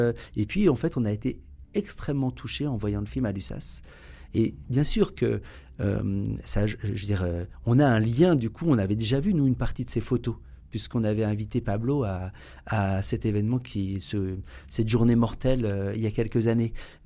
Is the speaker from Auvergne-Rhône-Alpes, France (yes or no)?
yes; Grenoble, Auvergne-Rhône-Alpes, France; On est de Grenoble tous les deux.